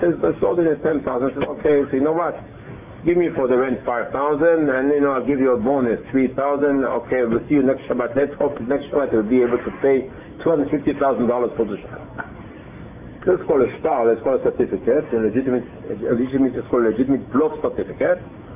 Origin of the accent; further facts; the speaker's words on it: Israel; I came from Israel. We didn't know, we hardly had cocoa.